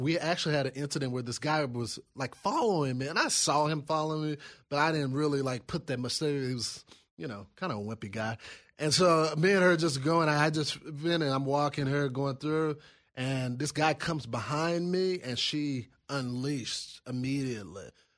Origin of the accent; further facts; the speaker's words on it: Texas, United States; stuff from being a Texan and attending the rodeos when I was younger.